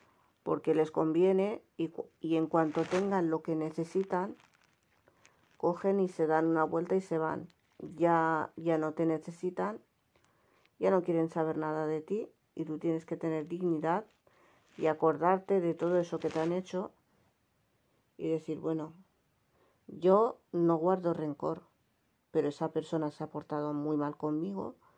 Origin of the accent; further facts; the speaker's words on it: Tangier, Tanger-Tetouan-Al Hoceima, Morocco; now in Spain; Es decir, que yo soy de Tánger, ¿no?